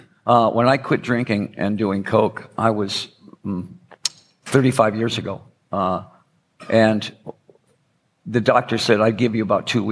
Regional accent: Detroit, Michigan, United States; I'm being from Detroit, you know, I've seen drug deals go down.

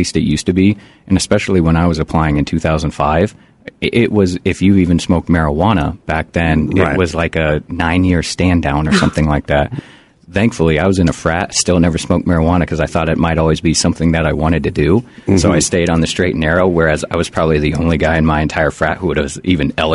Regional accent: Midwest, United States; Like I said, I'm from the Midwest. So for me, they were having to vet me on cow farms.

